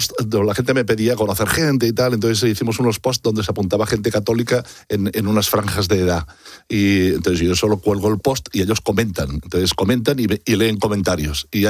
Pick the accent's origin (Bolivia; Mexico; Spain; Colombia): Spain; Catalonia; soy catalán y en catalán celebramos más San Jordi.